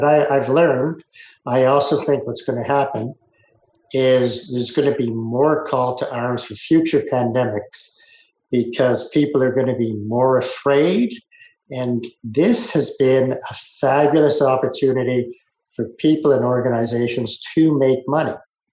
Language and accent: English; Toronto, Ontario, Canada; You can probably gather who won since I'm from Toronto.